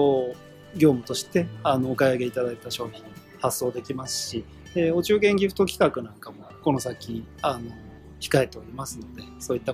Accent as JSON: {"language": "Japanese", "town": "Ota", "region": "Tokyo", "country": "Japan", "said": "私は東京の大田区の出身でございます。"}